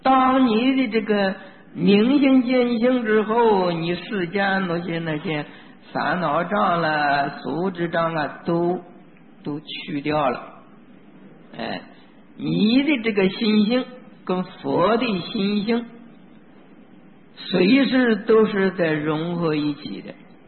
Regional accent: China; 我们中国人的习惯呢都是喜欢简单

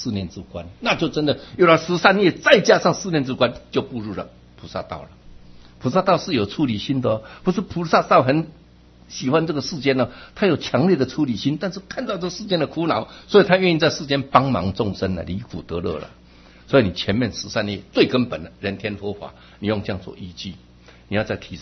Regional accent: China; 我们中国人是对老人家是比较客气一点的

